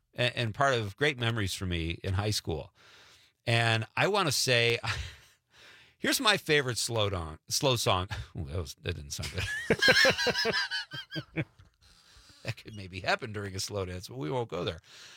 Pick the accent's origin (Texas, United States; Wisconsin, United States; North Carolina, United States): Wisconsin, United States; Marinette; Growing up in Marinette, we had a dance every weekend.